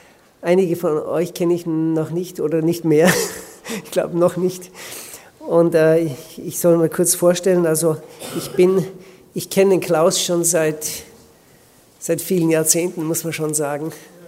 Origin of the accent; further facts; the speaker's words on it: Austria; now in Switzerland; Meine Frau ist Schweizerin, ich bin Österreicher.